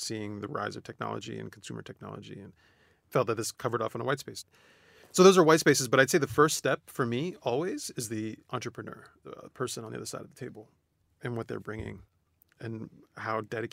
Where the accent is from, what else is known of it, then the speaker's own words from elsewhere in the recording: Queens, New York, United States; Now, I'm from Queens, New York. I don't know Richmond at all.